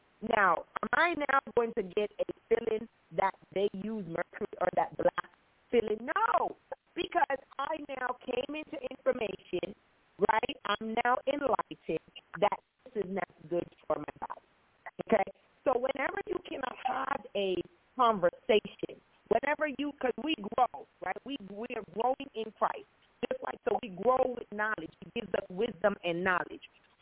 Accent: Jamaica; born there; As I said, I was born in Jamaica and stuff

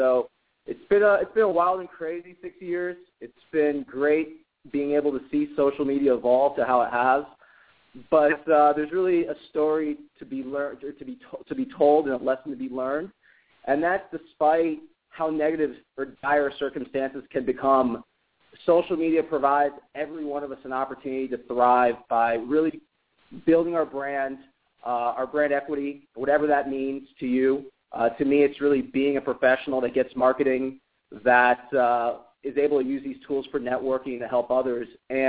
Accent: Fort Lauderdale, Florida, United States; I started my career down in my hometown of Fort Lauderdale, Florida, at the beginning of the 2000s

